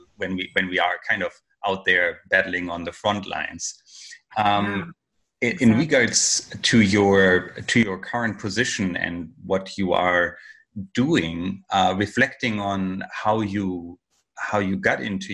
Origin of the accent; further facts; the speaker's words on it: Germany; here I am somewhere in Germany. I'm originally from Germany.